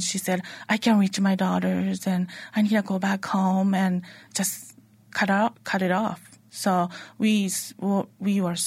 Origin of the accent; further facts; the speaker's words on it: Shiogama, Miyagi, Japan; English is a second language; I'm from Shiogama, which is like 15 minutes away by train from to Sendai.